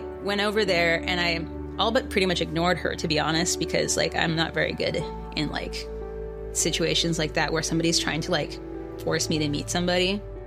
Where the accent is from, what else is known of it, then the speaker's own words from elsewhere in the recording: Edmonton, Alberta, Canada; I grew up in Edmonton, Alberta, partially in a group home.